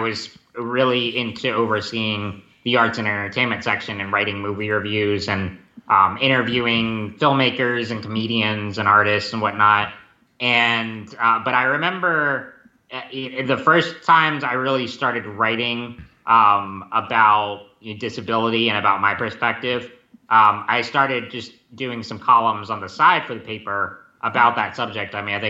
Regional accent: Cary, North Carolina, United States; I was born and raised in Cary, North Carolina, and I still live with my parents today.

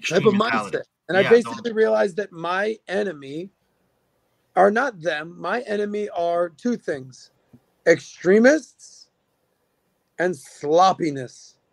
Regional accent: United States; I'm American. I'm pro-American. I love being American.

